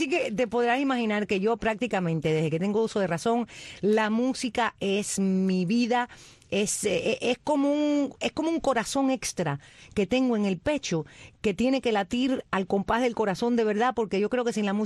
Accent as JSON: {"language": "Spanish", "region": "Havana", "country": "Cuba", "tie": "born or raised there", "said": "Yo nací el 11 de agosto del año 1955 en el Vedado, Habana, Cuba, en maternidad de línea. Y me crié en el Vedado, cerquita de la calle Línea."}